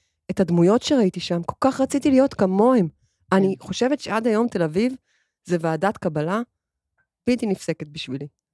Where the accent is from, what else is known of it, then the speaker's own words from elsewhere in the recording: Haifa, Haifa District, Israel; אני חיפאית, אני וונאבי, תל אביבית.